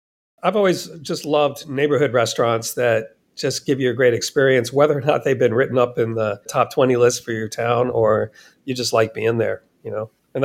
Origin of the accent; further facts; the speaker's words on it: Hyattsville, Maryland, United States; now in Portland, United States; I grew up in Hyattsville, Maryland. That's suburban Washington, D.C. The pizza that was significant for me in my childhood was Lido's Pizza.